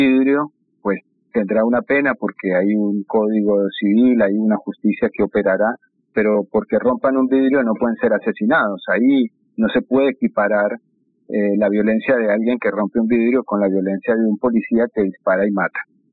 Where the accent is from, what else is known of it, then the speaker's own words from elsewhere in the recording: Colombia; yo creo que es un mensaje como colombiano, como latinoamericano, de rodear este país